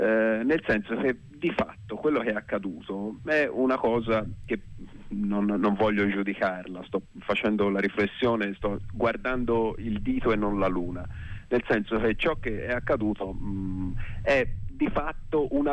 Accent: United States; lo dico da americano che quindi vado controcorrente, perché qua le regole sono mal viste

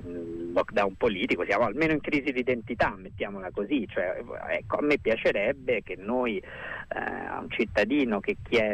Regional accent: Rome, Lazio, Italy; non io che sono romano e nemmeno altri romani

